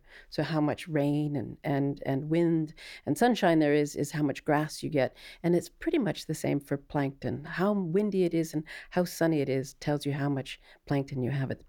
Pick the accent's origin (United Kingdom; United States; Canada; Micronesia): Micronesia; Yap; I grew up in a tiny little island called Yap near the Philippines. It's actually along the Marianas Trench. So one side of the island is the Marianas Trench.